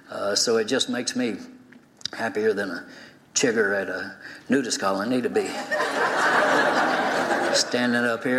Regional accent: Austin, Texas, United States; My newspaper, the Austin American Statesman, in the daily in my hometown, is now a product of Gannett.

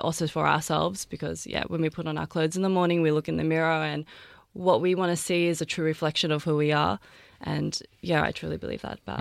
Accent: Australia; growing up in Australia, you kind of feel, I don't know, you ask a lot of questions about who you are.

